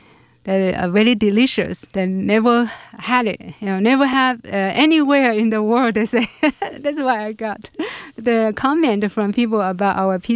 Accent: China; now in United States; I'm originally from China. We moved here 2000, and we moved to Pittsburgh first, Pennsylvania. Then we moved here 2006 for a job position.

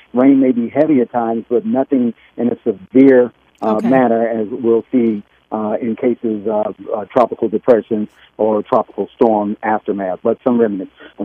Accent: Alabama, United States; I'm from Alabama, and we've learned over the years, storms that come up through the Gulf Coast.

